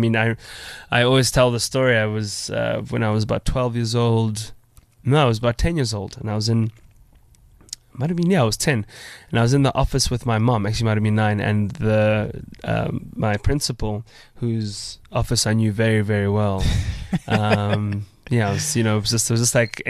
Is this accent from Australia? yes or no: no; Soweto, Gauteng, South Africa; I grew up in Soweto and Protea North